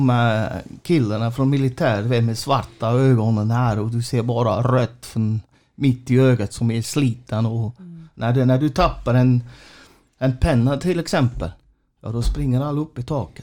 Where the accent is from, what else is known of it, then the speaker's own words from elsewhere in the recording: Switzerland; now in Sweden; Ja, alltså det kan ju hända också här i Sverige eller i Tyskland eller hemma i Schweiz.